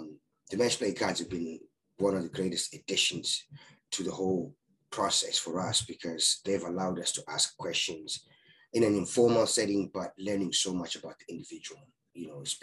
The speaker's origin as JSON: {"language": "English", "country": "Zimbabwe", "moved": "yes", "lives_now": "United States", "said": "Right now, I'm in Florida in the US. I'm originally from Zimbabwe. I've been doing most of my coaching really in the US since 2008, 2009. Been in Florida since 2011"}